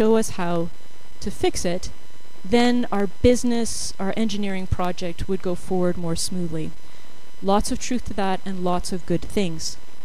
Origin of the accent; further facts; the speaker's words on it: Canada; because I'm Canadian, I wanted to get to Canada.